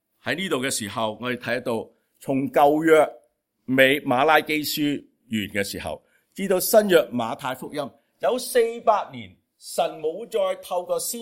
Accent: Hong Kong; 我细个我香港长大，我系妈妈系澳洲出世，所以我细个妈妈就爸爸妈妈就 send 咗我哋去读英文学校。

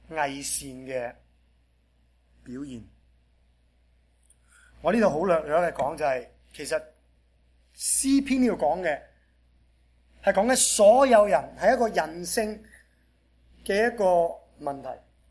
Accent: China; 我们中国人信奉了儒家思想，信奉了二千多年

